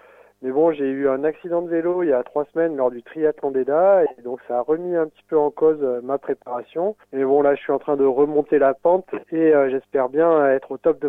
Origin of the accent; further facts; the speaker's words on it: Auvergne-Rhône-Alpes, France; moi, je le connais encore mieux puisque je suis d'Auvergne